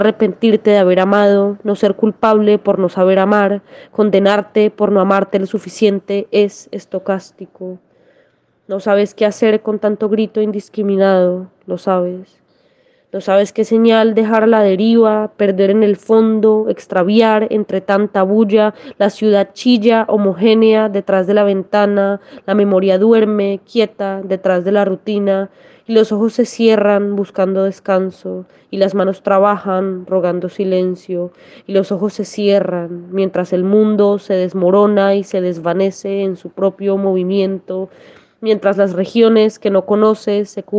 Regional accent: Bogotá, Bogotá Capital District, Colombia; Soy poeta e investigadora queer. En este momento no estoy en Colombia, pero soy de Bogotá

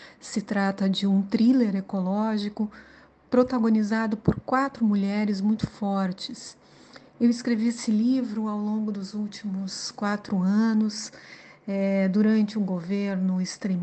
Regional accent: Rio Grande do Sul, Brazil; o lugar de onde eu vim, a região que eu nasci, que fica na região noroeste do estado do Rio Grande do Sul, na fronteira com a Argentina

